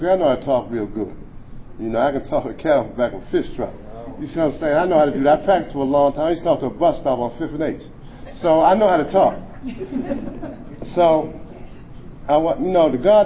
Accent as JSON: {"language": "English", "town": "Washington", "region": "District of Columbia", "country": "United States", "said": "Like he said, I'm from Washington, D.C."}